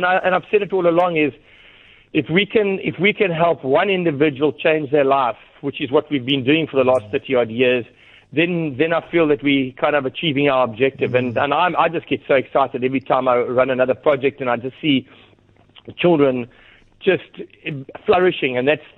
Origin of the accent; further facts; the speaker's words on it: South Africa; We South Africans are passionate about the game.